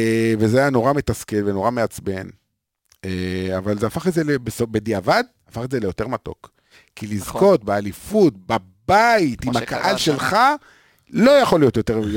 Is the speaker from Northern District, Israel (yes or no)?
no; Beersheba, Southern District, Israel; אין דרבי באר שבעי, אין לנו את מי